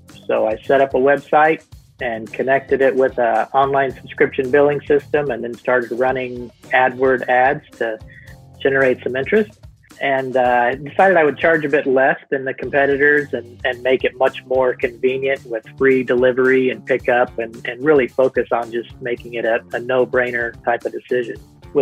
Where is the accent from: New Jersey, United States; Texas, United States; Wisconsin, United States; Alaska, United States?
Texas, United States; Southlake; from South Lake, Texas, and my side hustle is Texas Marimbas